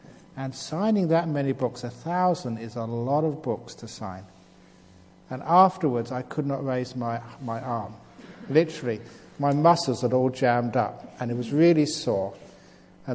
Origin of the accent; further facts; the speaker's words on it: London, United Kingdom; born there; I was born in London. I was not used to the heat.